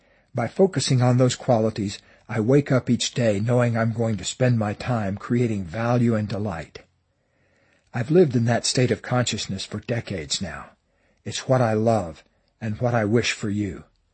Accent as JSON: {"language": "English", "region": "Florida", "country": "United States", "tie": "born or raised there", "said": "I came up with the idea of selling watermelons by the side of the highway that ran through my hometown. This was long before Interstate 95, the big freeway that now runs through Florida."}